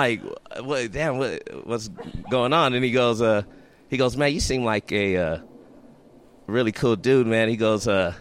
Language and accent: English; California, United States; And I go into my training from growing up in California.